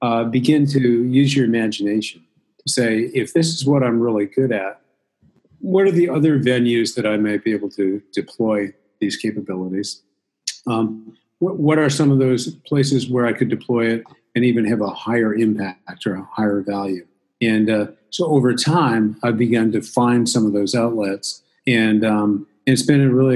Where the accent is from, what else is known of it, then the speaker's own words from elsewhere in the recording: New Hampshire, United States; I began to look at what was going on in my home state of New Hampshire, and it began to feel as though it was getting off track in the sense that many of the traditional values that I had grown up